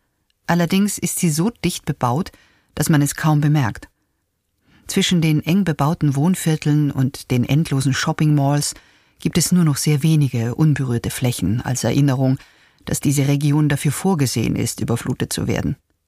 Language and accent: German; Canada; Ich bin in Kanada aufgewachsen. Als Kind sind wir bei minus 40 Grad zur Schule gelaufen